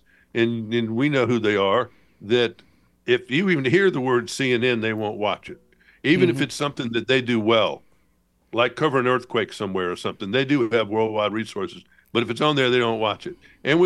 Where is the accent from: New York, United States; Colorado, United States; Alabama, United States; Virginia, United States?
Alabama, United States; Montgomery; I'm raised in Montgomery, Alabama, of all places, you know, the cradle of the Confederacy.